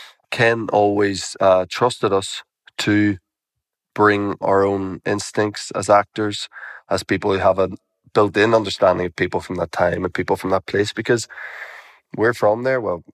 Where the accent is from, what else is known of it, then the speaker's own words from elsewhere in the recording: Belfast, Northern Ireland, United Kingdom; I am a man from Belfast, and so was my father and his father and every father in the line of … before them are all from Belfast.